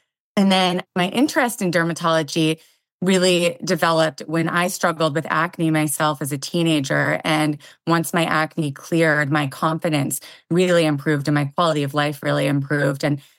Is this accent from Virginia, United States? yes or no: no; Massachusetts, United States; I grew up in Massachusetts in a very outdoorsy family.